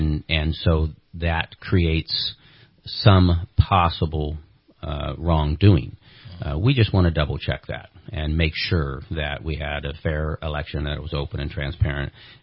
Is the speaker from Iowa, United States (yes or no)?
no; California, United States; a recall is something that is granted to us as a Californian under the California Constitution.